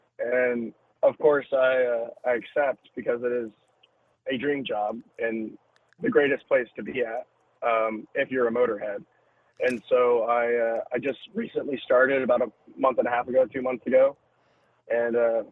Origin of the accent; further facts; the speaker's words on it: Red Oak, Texas, United States; now in Alabama, United States; So I was born and raised in Red Oak, Texas, just south of Dallas.